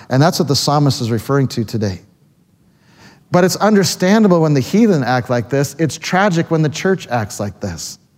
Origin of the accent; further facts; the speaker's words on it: Canada; I come down from Canada.